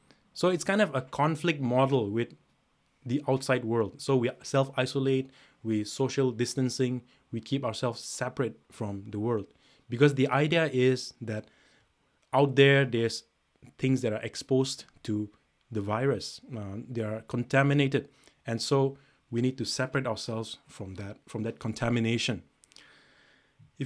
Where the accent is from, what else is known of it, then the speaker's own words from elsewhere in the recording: India; growing up in India, we're bombarded with images and so people who are who we call God men, right? Holy men.